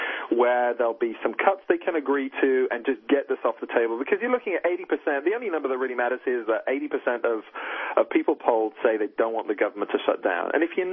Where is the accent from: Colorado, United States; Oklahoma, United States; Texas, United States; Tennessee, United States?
Texas, United States; as you can tell from my accent, having grown up in Texas all these years, I am astonished at that man's hypocrisy.